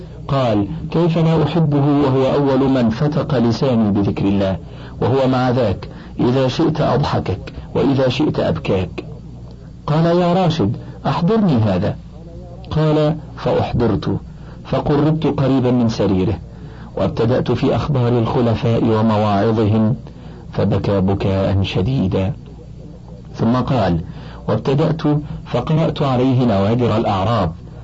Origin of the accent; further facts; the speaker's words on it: Egypt; ولك أن تتعجب بعد ذلك عندما تسمع في بلدنا مصر